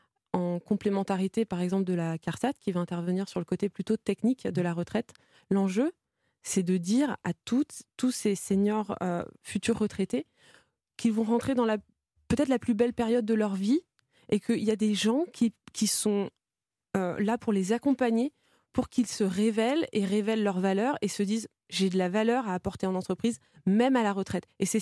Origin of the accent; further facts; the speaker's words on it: Brittany, France; Ça faisait sens aussi pour moi de monter mon entreprise en Bretagne, qui est ma région natale. Donc je suis rentrée en Bretagne